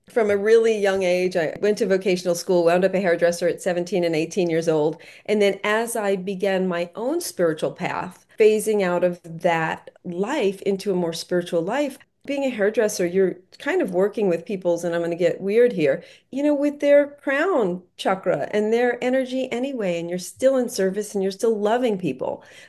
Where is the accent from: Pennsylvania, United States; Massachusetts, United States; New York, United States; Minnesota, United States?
New York, United States; moved away as an adult; now in Tucson, United States; I'm from New York, and I was still living in New York, and I had to get out of there.